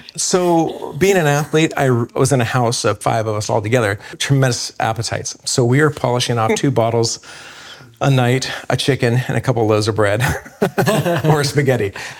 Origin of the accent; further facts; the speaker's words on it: Berkeley, California, United States; born there; I was born in Berkeley, but we moved when I was a really, really young age up into a very rural area